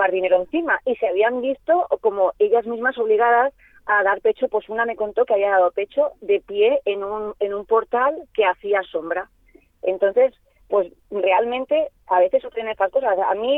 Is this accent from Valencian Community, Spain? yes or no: yes; Valencia, Valencian Community, Spain; now in Águilas, Spain; Yo, por ejemplo, que soy de Valencia, cuando he ido a Valencia, estos gestos que tú has dicho, yo los he visto.